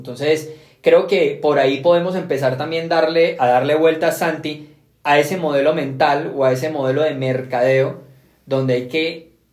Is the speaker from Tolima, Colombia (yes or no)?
no; Cúcuta, Norte de Santander, Colombia; yo soy de Cúcuta, yo te lo decía, marica, yo soy de Cúcuta